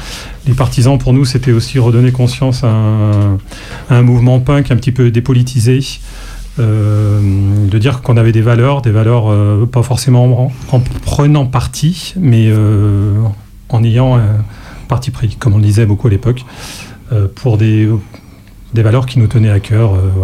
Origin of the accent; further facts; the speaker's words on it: Auvergne-Rhône-Alpes, France; je viens de la vallée d'Azergues aussi, où il y a eu quand même des francs-tireurs partisans